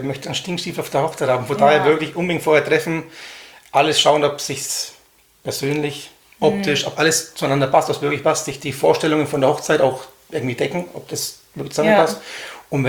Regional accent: Höchstadt, Bavaria, Germany; Ich komme aus Höchstadt. Das liegt bei Nürnberg, genauer gesagt zwischen Bamberg und Erlangen.

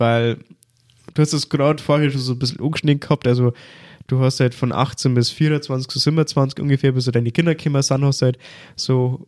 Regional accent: Bavaria, Germany; accent: Bavarian; Ich meine, ich stätze dafür, dass das Bayerisch eben gut ist oder so wie ich mache auch in meinem Podcast im Mundart aus Überzeugung.

